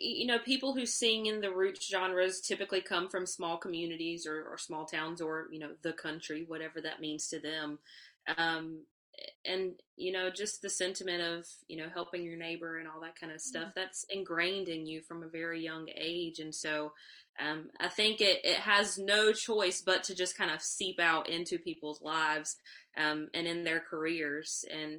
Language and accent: English; North Carolina, United States; a dinner theater that I started in my hometown here in North Carolina.